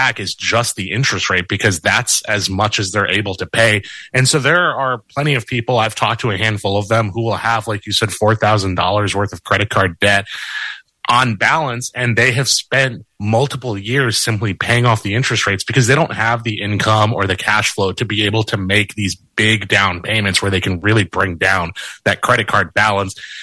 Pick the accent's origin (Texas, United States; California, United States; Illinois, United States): California, United States; Palo Alto; Hey, it's great to be here. Talking to my hometown station. I used to do some work for KLW back in the day in high school, actually.